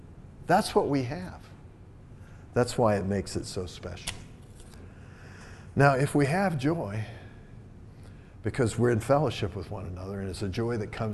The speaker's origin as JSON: {"language": "English", "region": "Virginia", "country": "United States", "tie": "born there", "said": "I was born in Virginia. I was a Virginian. I'm not a Virginian. I'm a Christian that came from Virginia."}